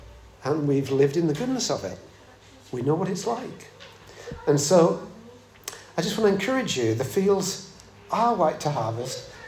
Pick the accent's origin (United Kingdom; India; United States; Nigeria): United Kingdom; East of England; I'm going to come next time I'm in Hertfordshire because I'm from Hertfordshire.